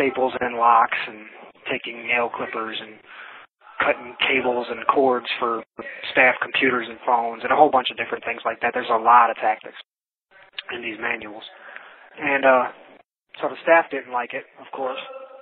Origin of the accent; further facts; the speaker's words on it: Cleveland, Ohio, United States; I'm from Cleveland, Ohio.